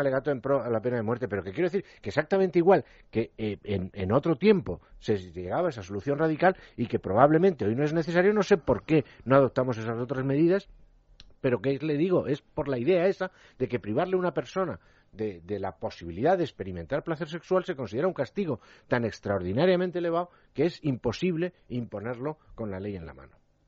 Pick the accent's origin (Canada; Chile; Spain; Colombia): Spain; como los españoles